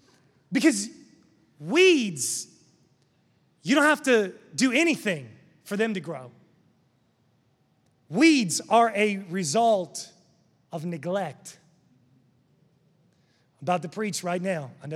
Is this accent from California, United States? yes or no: no; West Virginia, United States; I grew up in West Virginia mowing 5 yards with a push lawnmower, and we parked the riding one in the garage because my dad thought he'd make a man out of me.